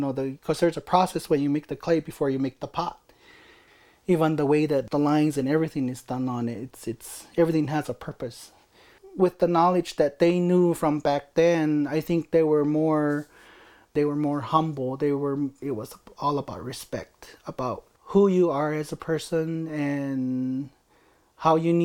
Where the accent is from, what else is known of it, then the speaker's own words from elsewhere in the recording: Zuni Pueblo, New Mexico, United States; I'm from Zuni Pueblo.